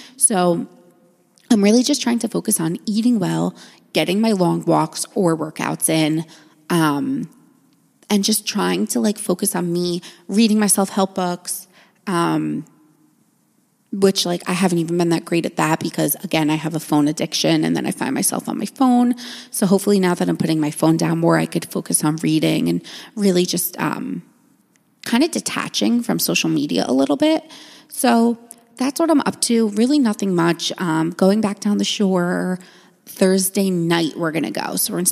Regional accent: Montville, New Jersey, United States; I'm from Montville. So I'm like obviously from where Melissa and Teresa are from.

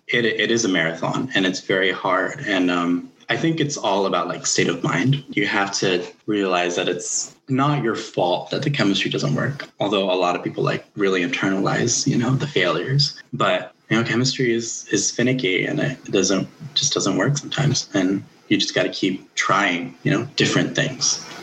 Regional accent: Oklahoma City, Oklahoma, United States; I grew up in Oklahoma City, Oklahoma. Sort of the south side, there's a large population of Mexican immigrants there, and that's where my parents settled down. I was born in America. I was born there in Oklahoma.

